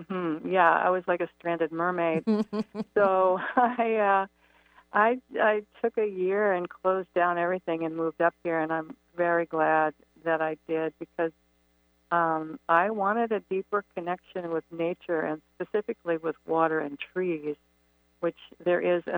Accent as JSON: {"language": "English", "region": "California", "country": "United States", "tie": "born or raised there", "also_born_or_lived": "Hawaii / Santa Fe, New Mexico", "said": "Yeah, well, I grew up in California. I also lived in Hawaii, and for the last 22 years was living in Santa Fe"}